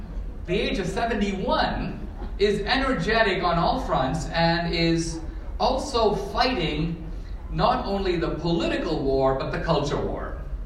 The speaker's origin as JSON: {"language": "English", "town": "Mumbai", "region": "Maharashtra", "country": "India", "tie": "born or raised there", "moved": "yes", "lives_now": "United States", "said": "Debbie and I we're both immigrants. Debbie's from Venezuela. I grew up in Mumbai, India. We came to America"}